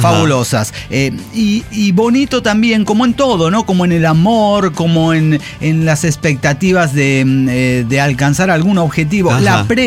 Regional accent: Mexico; now in Sweden; yo vengo de México

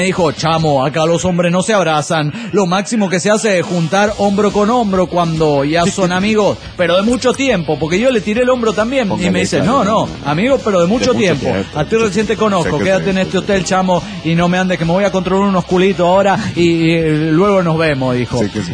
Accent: Hermosillo, Sonora, Mexico; Cuando yo era niño, existía aquí en Hermosillo

